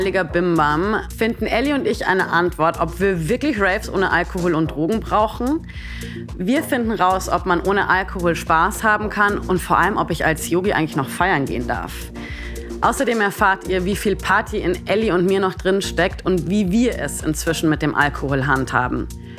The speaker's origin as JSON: {"language": "German", "region": "Bavaria", "country": "Germany", "said": "ich bin aus Bayern"}